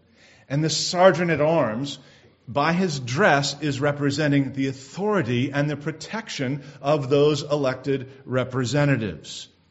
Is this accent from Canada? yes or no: yes; Canada; I didn't know that, and I'm a Canadian.